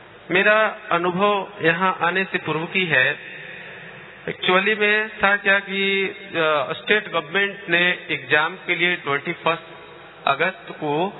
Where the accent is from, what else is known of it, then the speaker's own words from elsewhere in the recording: Jharkhand, India; मैं झारखंड से हूँ